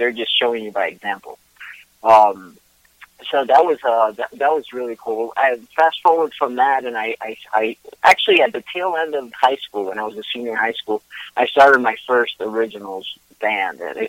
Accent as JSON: {"language": "English", "country": "Puerto Rico", "said": "I'm originally from Puerto Rico, but I've lived in and out of Puerto Rico all my life. And I was calculating the other day that more than half my life I spent away from Puerto Rico, and I'm 55, so that's a gigantic portion."}